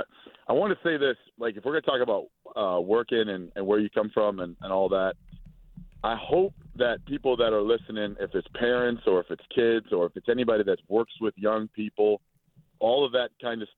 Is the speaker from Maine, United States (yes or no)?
yes; Maine, United States; a lot of people think, oh, I'm just from Maine. Like nobody knows where I'm at.